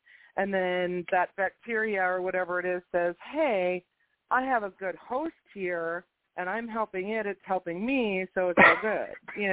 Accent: Minnesota, United States; my sister and I, when we were growing up in Minnesota, my grandpa had a farm about an hour or so out of the city

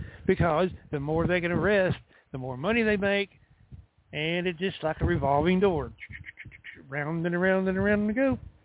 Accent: England, United Kingdom; I'm English.

